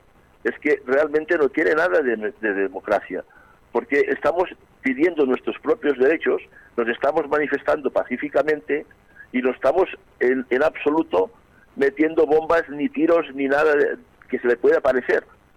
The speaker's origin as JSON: {"language": "Spanish", "region": "Catalonia", "country": "Spain", "said": "expresar como catalán un poco"}